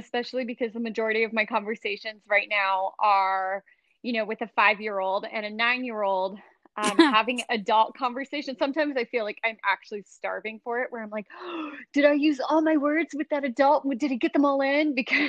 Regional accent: Pasadena, California, United States; I think I'm a city girl. I'm originally from Pasadena, California.

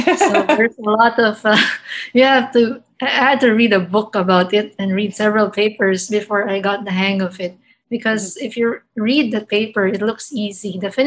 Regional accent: Philippines; I'm a neurosurgeon from the Philippines.

